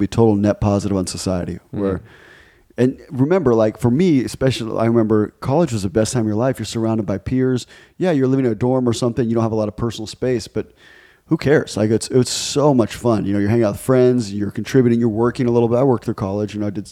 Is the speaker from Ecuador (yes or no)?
yes; Ecuador; I grew up in Ecuador, and I had just telling stories like, you know, you guys remember in Ecuador in the 80s, you ride the bus